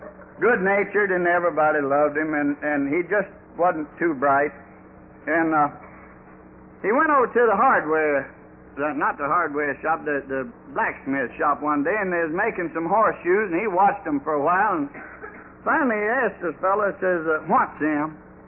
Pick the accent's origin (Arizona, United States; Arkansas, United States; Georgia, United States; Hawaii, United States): Arkansas, United States; North Little Rock; I know by now you're wondering where the hell did he get that accent. I come from Arkansas, from North Little Rock, and there's a lot of smart folks come from there.